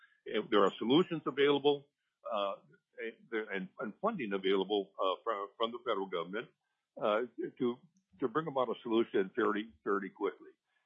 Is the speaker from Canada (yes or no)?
no; Hawaii, United States; I come from a tribal. I'm a Hawaiian native.